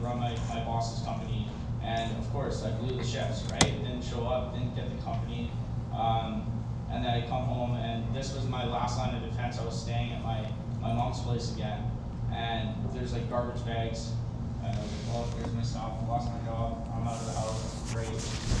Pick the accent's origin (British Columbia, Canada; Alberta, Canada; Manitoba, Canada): Alberta, Canada; Calgary; I'm originally from Calgary.